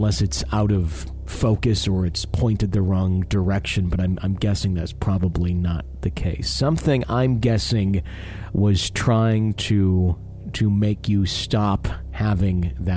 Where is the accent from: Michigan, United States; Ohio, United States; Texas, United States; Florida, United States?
Michigan, United States; One of these places is even located in a part of my home in Michigan, my home state in Michigan, that my family and I have never been to before.